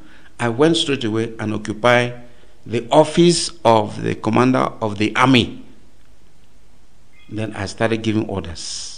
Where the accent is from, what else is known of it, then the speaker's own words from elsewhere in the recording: Bamenda, Northwest Region, Cameroon; Since I'm an Anglo from Bamenda